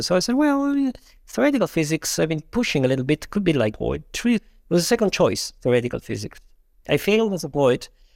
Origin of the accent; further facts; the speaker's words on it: Italy; I was born in Italy and raised in Italy, of course. And in fact, near the border of this line.